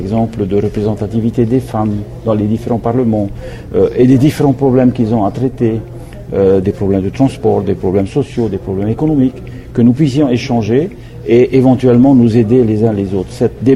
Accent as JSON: {"language": "French", "country": "French Polynesia", "said": "puisque nous sommes des Polynésiens, confrontés à la façon dont nous nous exprimons, en Rio-Tahiti ou en Rio-Rarotoa ou dans les autres langues"}